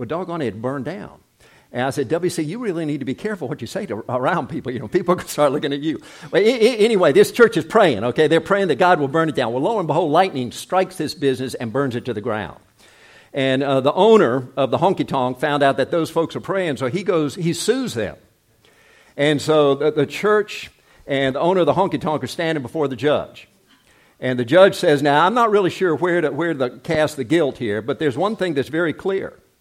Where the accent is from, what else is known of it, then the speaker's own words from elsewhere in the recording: South Korea; English is a second language; when I was growing up in Korea, I never use, you've heard me say this before, but I never use the personal pronouns when I was speaking in Korea